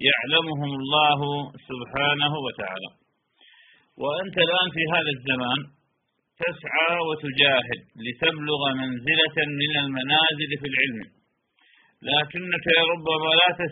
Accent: Iraq; أنا حينما كنت في بلدي العراق

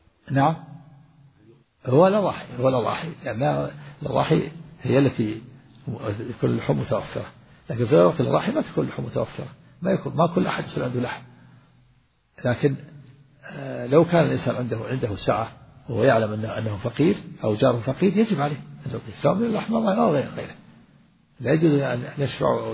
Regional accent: Najd, Saudi Arabia; وكان هذا إلى عهد قريب عندنا في نجد هنا يملحون. كنت وأنا صغير

